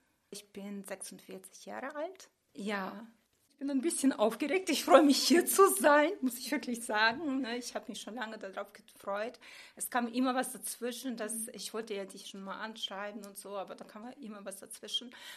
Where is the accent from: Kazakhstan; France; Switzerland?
Kazakhstan; now in Germany; bin ja bei Oma groß geworden und die Oma hat mich damals, ich komme ja aus Kasachstan